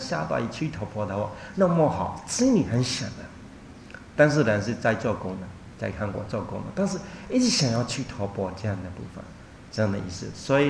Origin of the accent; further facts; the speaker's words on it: Myanmar; 我们缅甸人包袈裟有看过吗？